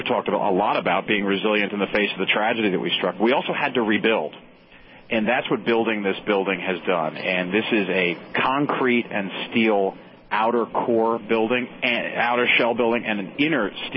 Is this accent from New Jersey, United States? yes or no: yes; New Jersey, United States; as I was saying before, I grew up in Central Jersey, but my grandparents were in New York City.